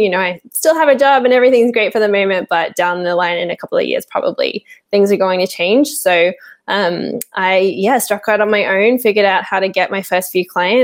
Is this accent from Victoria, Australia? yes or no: no; Sydney, New South Wales, Australia; now in Portugal; So I was born and raised in Sydney in Australia and grew up in a very bookworm heavy family.